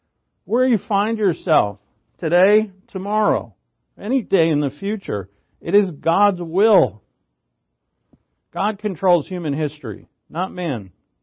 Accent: Providence, Rhode Island, United States; born there; I was born in Providence, and I moved to Salem.

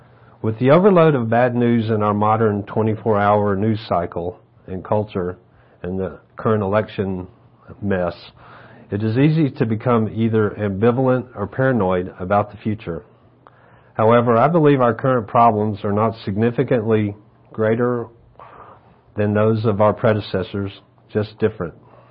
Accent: the South, United States; I grew up in the Deep South, where we used to say that our town was the buckle of the Bible Belt.

